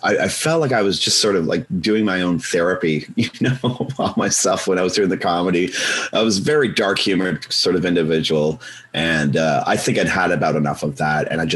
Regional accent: Ancaster, Ontario, Canada; also born or lived in Hamilton; Well, I was born in Hamilton, Ontario. And Steel City, yeah. I was born there, but I grew up in Ancaster.

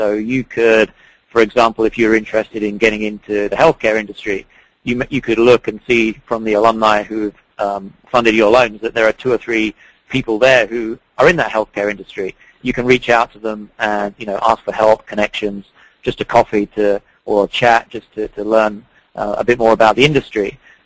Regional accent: United Kingdom; As you can probably detect from my accent, I'm not from here originally. I am from the U.K.

